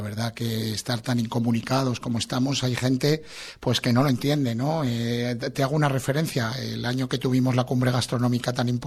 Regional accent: Spain; una gastronomía tan importante como la nuestra, como la española

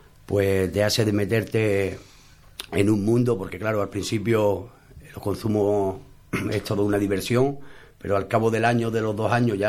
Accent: Málaga, Andalusia, Spain; soy de Málaga.

